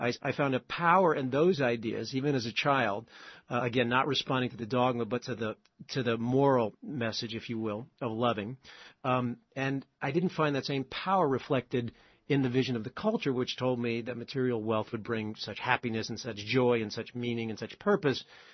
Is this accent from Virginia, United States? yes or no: yes; Falls Church, Virginia, United States; I was raised in what I would call a middle or upper middle class family in Falls Church, Virginia. I was raised in the Catholic faith